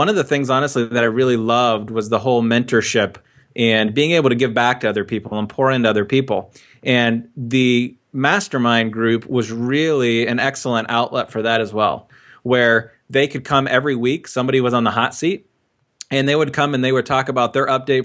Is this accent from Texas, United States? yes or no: no; Ohio, United States; born and raised in the Buckeye State, love Ohio State football.